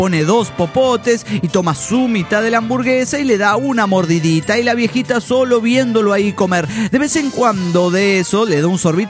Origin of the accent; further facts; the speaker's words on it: Tijuana, Baja California, Mexico; de Tijuana, México.